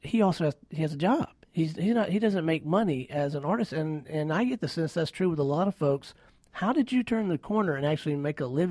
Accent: Pensacola, Florida, United States; I grew up in Pensacola, Florida.

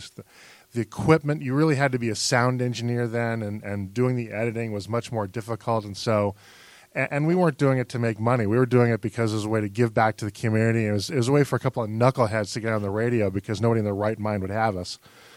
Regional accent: New England, United States; accent: New England; So I grew up in New England, and despite the fact I've lost most of my accent, though, if I have a couple of beers, it comes back.

